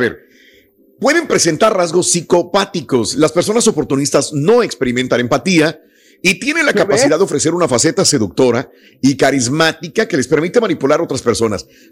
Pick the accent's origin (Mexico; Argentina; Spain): Mexico; no soy más que mexicano. Nací en México